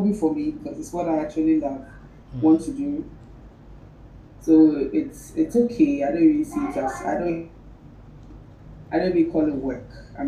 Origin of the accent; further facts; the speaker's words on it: Ghana; I am a very big four-headed girl. I'm Ghanaian.